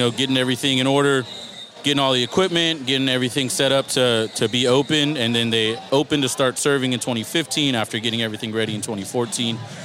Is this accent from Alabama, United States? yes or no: no; Richmond, California, United States; now in Oakdale, United States; So my family's from the city. I grew up in Richmond.